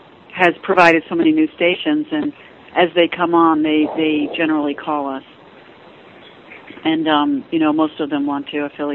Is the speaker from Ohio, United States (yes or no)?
no; Ames, Iowa, United States; I've also been helping the station in my hometown in Ames, Iowa, just because I really want them to succeed because it's my hometown.